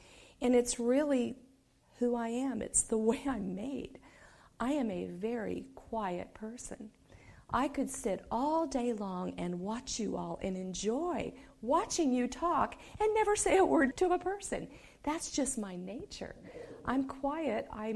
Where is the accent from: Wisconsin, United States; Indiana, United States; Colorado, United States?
Colorado, United States; Durango; I was born in one of the most beautiful but simple places of the United States. I am from Durango, Colorado.